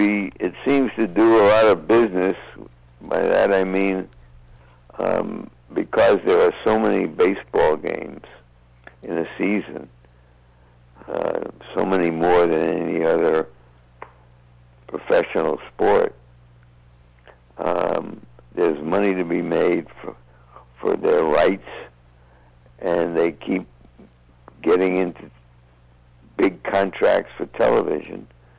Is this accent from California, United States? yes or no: no; Cleveland, Ohio, United States; you know, I'm a Cleveland fan. I'm from Cleveland.